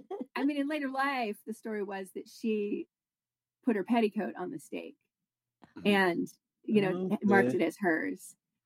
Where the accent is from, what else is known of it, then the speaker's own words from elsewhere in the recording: Kansas, United States; I am from Kansas and I travel there, you know, frequently, you know, like once a year.